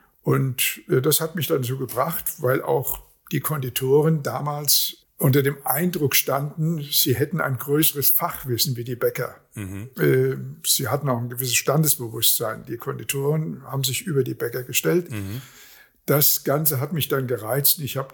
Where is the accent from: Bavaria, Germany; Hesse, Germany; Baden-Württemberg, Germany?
Hesse, Germany; Giessen; Darmstadt ist nicht allzu weit weg von meiner Heimatstadt, Gießen.